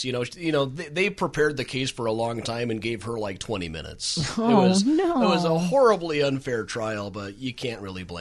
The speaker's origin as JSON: {"language": "English", "region": "New Jersey", "country": "United States", "said": "I'm from New Jersey, and I brag about it."}